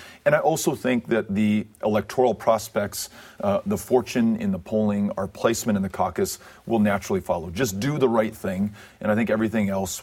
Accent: El Paso, Texas, United States; I was grateful that I had the chance to be back in El Paso after 22 people in my hometown were killed

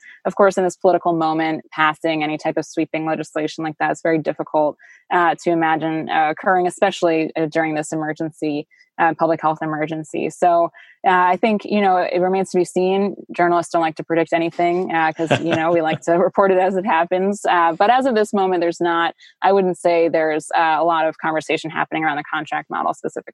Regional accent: New York City, New York, United States; I grew up in New York City.

